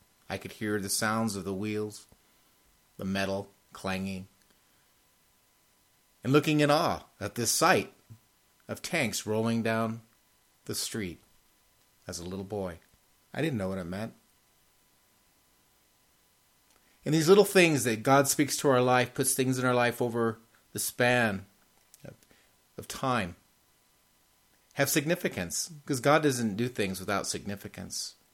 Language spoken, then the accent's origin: English; California, United States; born there; I'm 54 years old. I was born in California, in the United States.